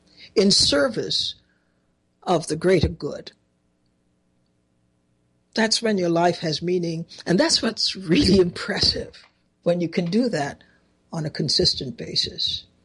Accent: Trinidad & Tobago; I'm very proud that we have something in common. We are both from Trinidad.

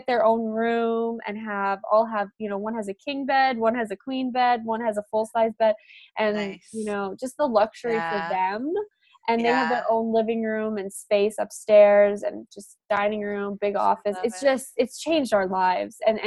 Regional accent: Manitoba, Canada; moved away as an adult; now in Vancouver, Canada; When I moved from Manitoba, where I grew up, to Vancouver, that was one of the biggest changes I've ever made in my life

